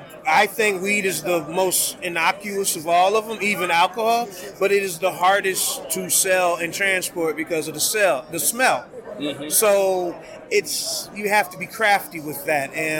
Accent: Cleveland, Ohio, United States; now in Amsterdam, Netherlands; It's about my life being an American, a Clevelander, living in Amsterdam.

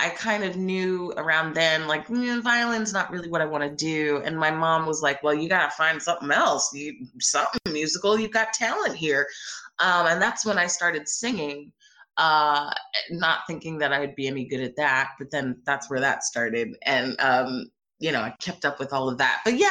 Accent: Abington, Pennsylvania, United States; I grew up in Abington, Pennsylvania, which is a little suburb right outside of Philadelphia.

